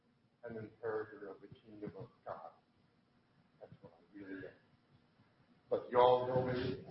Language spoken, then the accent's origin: English; Texas, United States; now in Pennsylvania, United States; I'm from Texas. So, anyway, I've been here in Pennsylvania since 1967.